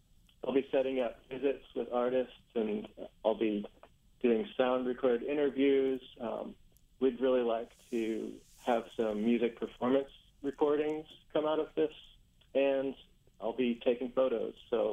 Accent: Indiana, United States; I am a Midwesterner historically. I grew up in Indiana and have spent most of my life, actually, in that state.

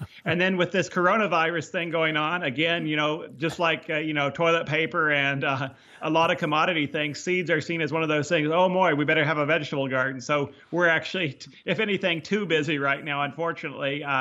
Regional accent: Oregon, United States; also born or lived in Nampa, Idaho; I started out in the Boise Valley, actually right on the Oregon side of the border from Idaho. I was born in Napa, Idaho, near Boise.

